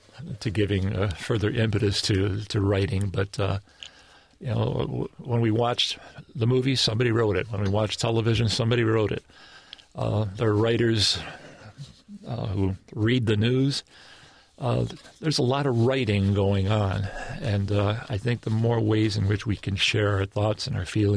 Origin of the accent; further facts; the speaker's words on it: Detroit, Michigan, United States; I grew up in Detroit, and my father was